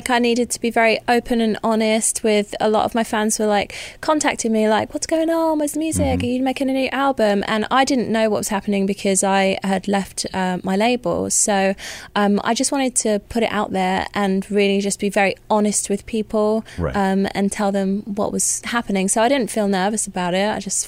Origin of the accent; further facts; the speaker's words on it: London, United Kingdom; growing up in London, in the city, I would be in London in the week, and then on the weekends, my mom's from Wales, so we go to the countryside